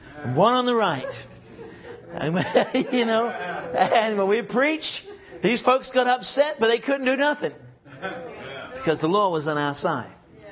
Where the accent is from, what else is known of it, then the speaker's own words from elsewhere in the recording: Gresham, Oregon, United States; also born or lived in England; I grew up in the United States in Portland area, Gresham.